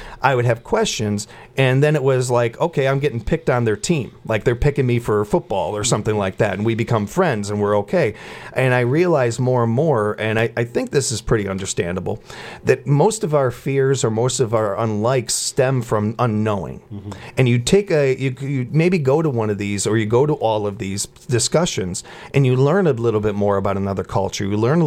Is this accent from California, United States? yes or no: no; Chicago, Illinois, United States; I grew up around the United Nations. I mean, Chicago, you got Little Italy, Little Chinatown, you've got all these different things, and it's all I knew growing up